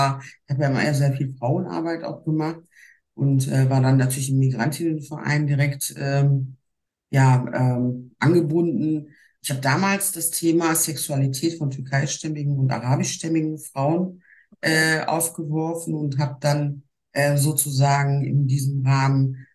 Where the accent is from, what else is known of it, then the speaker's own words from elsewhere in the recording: Duisburg, North Rhine-Westphalia, Germany; now in Dortmund, Germany; Ich bin in Duisburg geboren, genau.